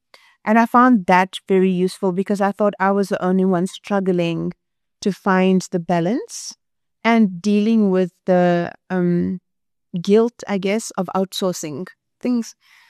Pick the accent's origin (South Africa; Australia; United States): South Africa; Chatsworth, KwaZulu-Natal; I grew up in Chatsworth. It's an Indian township south of Durban.